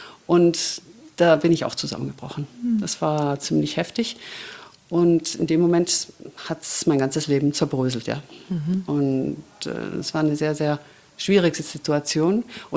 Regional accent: Ulm, Baden-Württemberg, Germany; moved away as an adult; Ja, ich habe an verschiedenen Orten in Ulm gewohnt, immer ein bisschen außerhalb von Ulm.

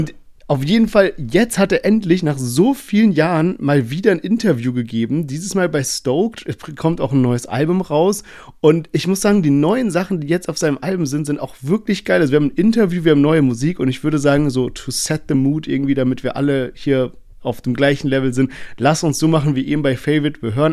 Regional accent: Heidelberg, Baden-Württemberg, Germany; wir kommen aus Heidelberg, und da kommt eben auch diese Connection her.

